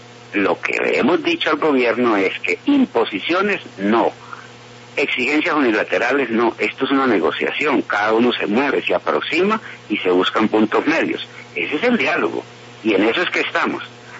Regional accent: Colombia

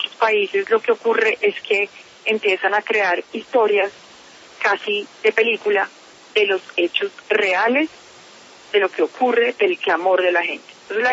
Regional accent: Colombia; lo que nosotros como colombianos decimos no es verdad

